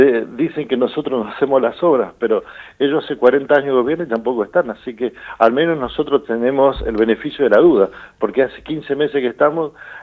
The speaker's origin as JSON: {"language": "Spanish", "town": "Moreno", "region": "Buenos Aires Province", "country": "Argentina", "tie": "born or raised there", "said": "Yo soy oriundo de Moreno."}